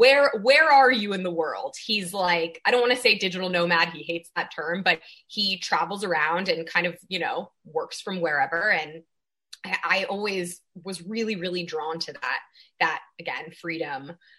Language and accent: English; California, United States; I grew up in the Bay Area. I've always been very drawn to sailing.